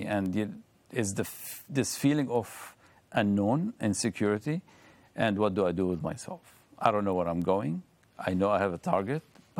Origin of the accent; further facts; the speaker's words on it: Jordan; I'm originally from Jordan.